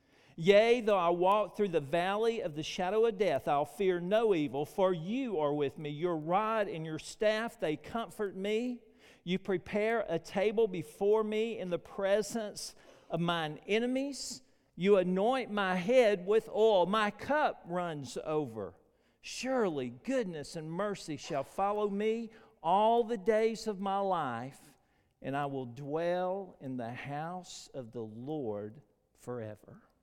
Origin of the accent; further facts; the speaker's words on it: Florida, United States; now in Cedartown, United States; I was born in Polk County Hospital, Cedartown, Georgia. So I haven't strayed too far. Now, I've been in a lot of places. I grew up in Florida, actually, and come back home